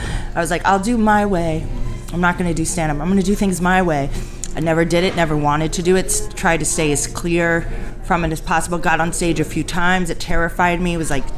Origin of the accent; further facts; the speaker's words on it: Los Angeles, California, United States; now in Baltimore, United States; I grew up in Los Angeles in a place called Beverly Hills.